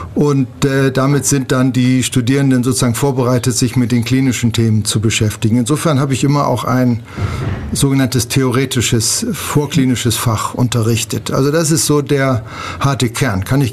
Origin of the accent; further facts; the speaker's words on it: Lower Saxony, Germany; Ja, wie man gleich an meiner Sprache auch hört, ich bin kein Schwabe und auch kein Süddeutscher, sondern ich komme sozusagen aus der nördlichen Ecke. Ich komme aus der Nähe von Bremerhaven. In meiner Vita schreibe ich immer geboren an der Nordsee